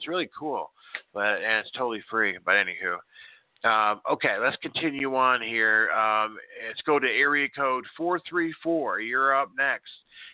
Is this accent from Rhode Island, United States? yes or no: no; Nebraska, United States; also born or lived in Chicago, Illinois; I was born in Chicago, raised in Nebraska.